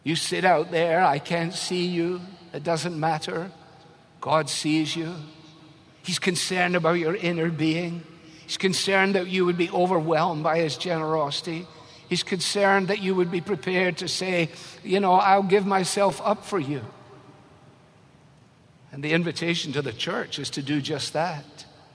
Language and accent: English; Scotland, United Kingdom; It's difficult for me as a Scotsman to see stuff given away so kindly.